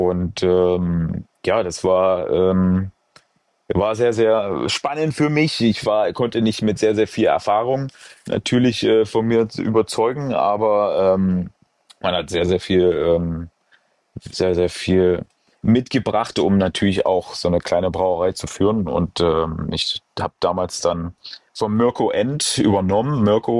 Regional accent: East Germany, Germany; ich bin ja Ossi

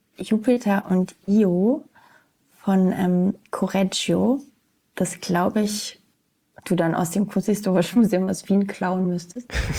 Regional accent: Munich, Bavaria, Germany; Genau, ich bin Münchnerin.

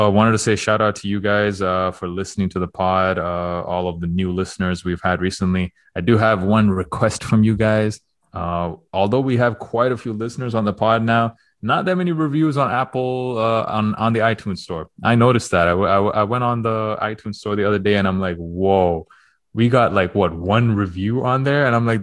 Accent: Toronto, Ontario, Canada; I will be going to Toronto next week and I will be there. That is my hometown, if you guys don't already know.

